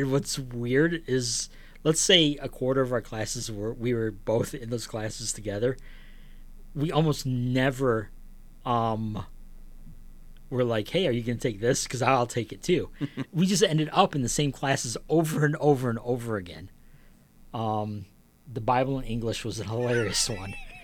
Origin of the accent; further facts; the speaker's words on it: Flint Township, Michigan, United States; also born or lived in Flushing; I grew up technically in Flint Township. As a little kid, I was in Flushing.